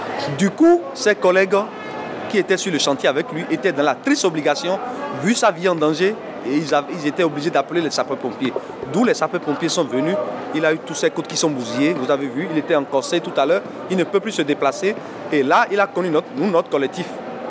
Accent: Benin; now in Marseille, France; Je suis originaire du Bénin.

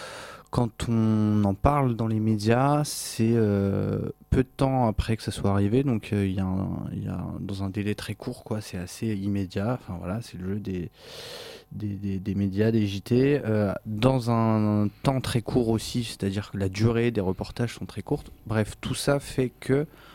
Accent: Bourgogne-Franche-Comté, France; now in Marseille, France; Je viens pas de Marseille à la base, je viens de Bourgogne, de la campagne, assez loin d'ici, quoi. Et moi, je me suis installé ici

